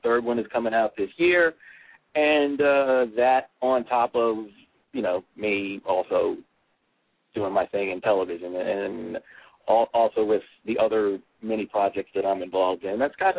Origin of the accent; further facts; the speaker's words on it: New York City, New York, United States; I was raised in Fort Greene, and that was when Fort Greene wasn't exactly the nice place that it is now.